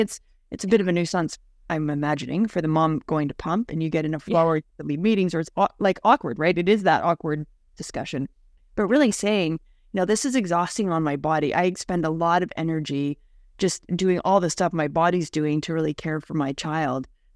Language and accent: English; Canada; now in United States; I I'm an immigrant, so I'm Canadian.